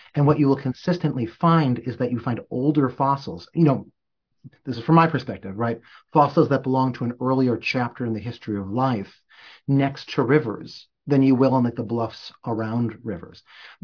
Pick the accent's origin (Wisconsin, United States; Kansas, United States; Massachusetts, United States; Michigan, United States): Wisconsin, United States; Milwaukee; Like I grew up in Milwaukee, which is, very blue territory